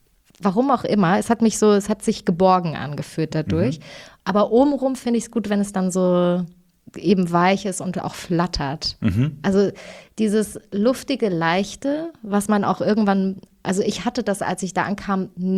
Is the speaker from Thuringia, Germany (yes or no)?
yes; Thuringia, Germany; aber ich bin ja aus Thüringen.